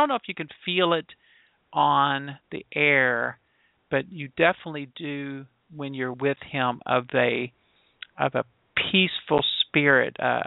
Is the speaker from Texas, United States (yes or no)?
no; Louisiana, United States; born there; I said, well, I was born in Louisiana.